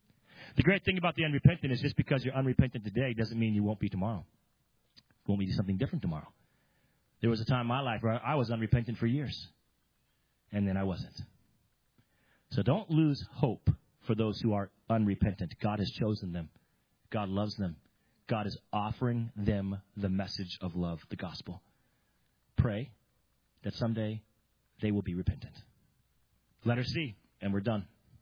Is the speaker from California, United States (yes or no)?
yes; California, United States; I'm from California, never been to New York City before in my life.